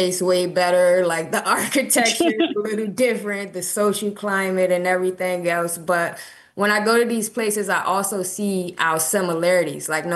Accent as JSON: {"language": "English", "town": "Washington", "region": "District of Columbia", "country": "United States", "tie": "born or raised there", "said": "Like when I'm in DC, because I was born and raised in Southeast, it always feels like survival there."}